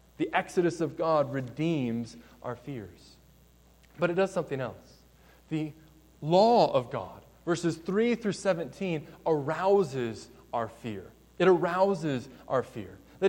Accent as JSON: {"language": "English", "region": "Virginia", "country": "United States", "tie": "born or raised there", "said": "when I grew up in Virginia"}